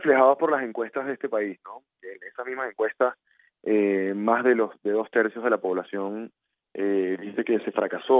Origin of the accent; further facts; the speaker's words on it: Venezuela; como muchos venezolanos previmos.